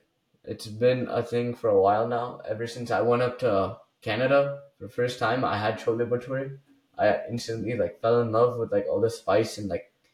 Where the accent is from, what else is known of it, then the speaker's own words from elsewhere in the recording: Rajasthan, India; I'm from Rajasthan. I'm just, like, a little bit below from Punjab.